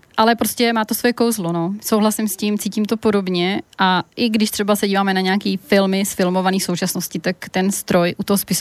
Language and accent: Czech; Plzeň, Plzeň Region, Czechia; a v neposlední řadě i to, že pocházíme z Plzně.